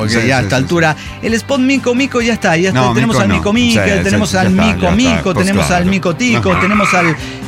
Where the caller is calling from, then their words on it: Xalapa, Veracruz, Mexico; de Jalapa, México.